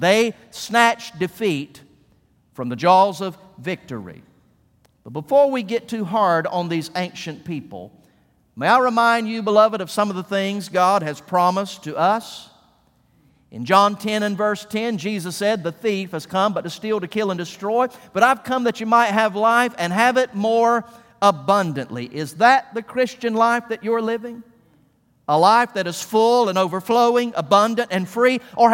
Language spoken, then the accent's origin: English; Valdosta, Georgia, United States; It was a late season Friday night between the Lowndes Vikings and the Valdosta Wildcats. There in my hometown, we call that crosstown rivalry the Wintersville Classic.